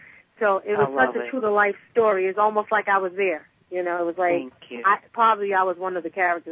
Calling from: Pennsylvania, United States; I'm calling from Pennsylvania.

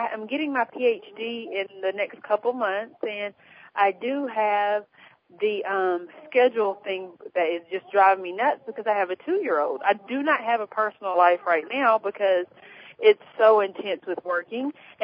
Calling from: Athens, Georgia, United States; I'm calling from the Southern Athens, Georgia area.

